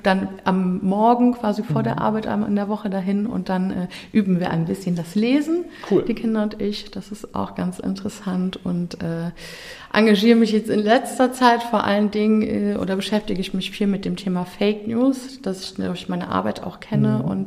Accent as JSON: {"language": "German", "town": "Eschweiler", "region": "North Rhine-Westphalia", "country": "Germany", "tie": "born there", "said": "ich bin halb Stolbergerin, mein Vater ist Stolberger, aber ich bin tatsächlich in Eschweiler geboren und lebe auch in Eschweiler."}